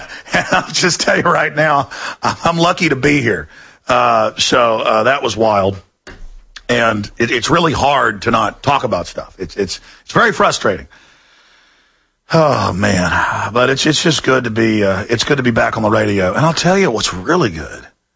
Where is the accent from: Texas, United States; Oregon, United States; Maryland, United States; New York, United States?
Texas, United States; Dallas; I mean, I grew up in Dallas. Now I go back to Dallas and I'm like, ugh